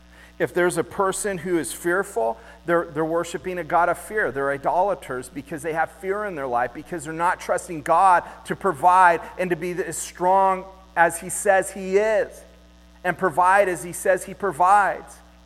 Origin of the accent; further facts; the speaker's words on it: Laguna Beach, California, United States; I grew up in Laguna Beach